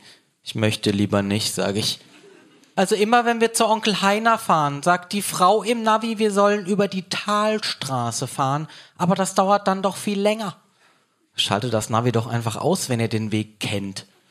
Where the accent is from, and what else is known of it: Freiburg, Baden-Württemberg, Germany; born or raised there